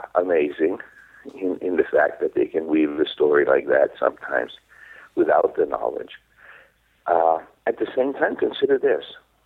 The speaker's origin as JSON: {"language": "English", "country": "Israel", "tie": "born or raised there", "first_language": "Hebrew", "second_language": "English", "said": "Ever since I was a kid, I wrote in Hebrew. I wrote, that was my main language when mm-hmm. I growing up in Israel."}